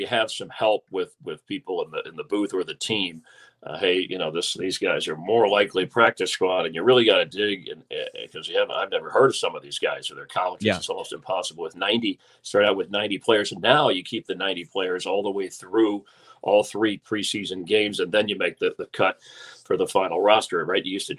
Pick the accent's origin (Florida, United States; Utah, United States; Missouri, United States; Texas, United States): Florida, United States; since I'm originally from Florida. I do the Buccaneer preseason games